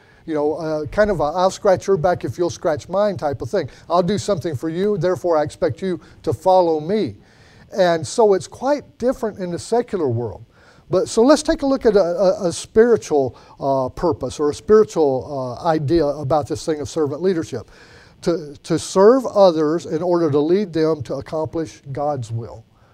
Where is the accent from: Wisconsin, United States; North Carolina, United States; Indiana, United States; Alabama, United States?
Alabama, United States; I'm from Alabama originally, and it's good to see some Southerners out there.